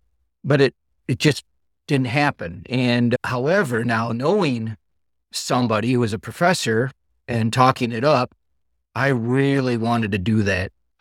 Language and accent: English; Merrill, Wisconsin, United States; growing up, I remember a little bit about the American Legion, but not too much when I was younger and growing up in Merrill, Wisconsin.